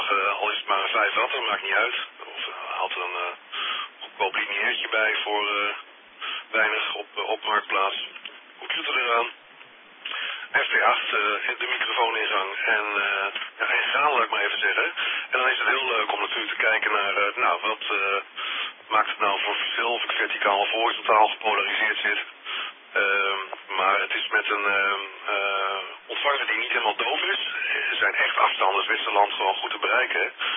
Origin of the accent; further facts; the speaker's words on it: Zutphen, Gelderland, Netherlands; ik kom zelf uit Zutphen.